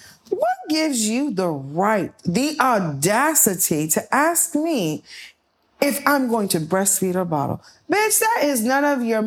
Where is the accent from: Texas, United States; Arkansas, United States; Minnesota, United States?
Texas, United States; Because I'm from Texas, damn it. And everything in Texas is big, okay?